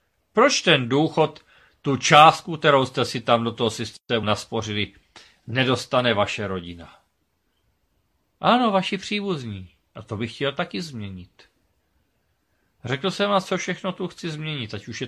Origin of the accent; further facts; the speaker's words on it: Moravia, Czechia; Já jsem hrdý Čechoslovák. Jsem hrdý na svoji hymnu, vlajku, znak. Jsem Moravák.